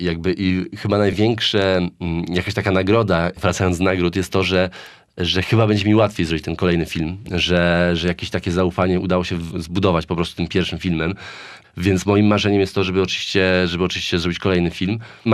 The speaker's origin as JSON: {"language": "Polish", "town": "Warsaw", "region": "Masovian Voivodeship", "country": "Poland", "said": "bo jestem warszawiakiem"}